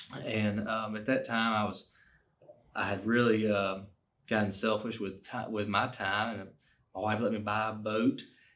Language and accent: English; Alabama, United States; I grew up in Baldwin County, and we went to Troy after going to Faulkner, where I met my wife.